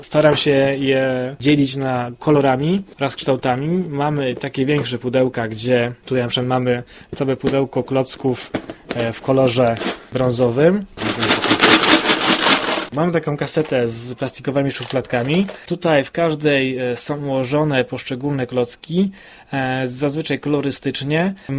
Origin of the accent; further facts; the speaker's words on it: Kłecko, Greater Poland Voivodeship, Poland; also born or lived in Gniezno; Urodziłem się w Gnieźnie, ale pochodzę z Kłecka, tam jest też mój rodzinny dom, do Kłecka często wracam, z Kłeckiem jestem związany bardzo mocno